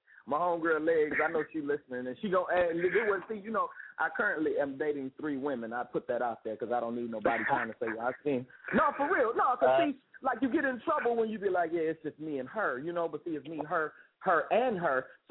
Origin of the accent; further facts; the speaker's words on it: Chicago, Illinois, United States; born there; So, Chicago, man, you know, that's my birthplace, man. I was born in Cook County Hospital.